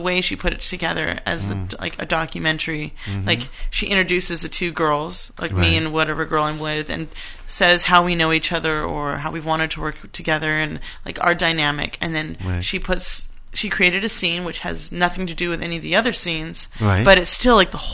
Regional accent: San Francisco, California, United States; But I'm from San Francisco

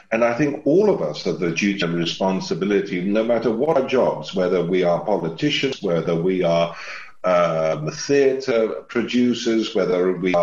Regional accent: Poland; now in United Kingdom; as a British Member of Parliament over the last 16 years that we Poles, wherever we are, by the way, there are 20 million of us overseas.

